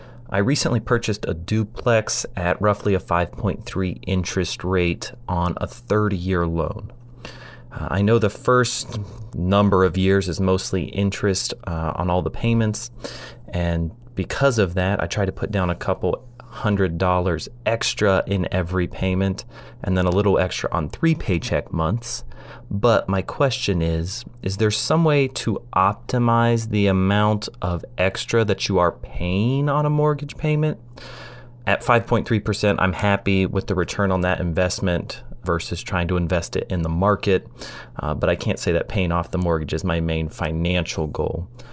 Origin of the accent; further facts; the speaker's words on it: Ohio, United States; I'm a CPA from Ohio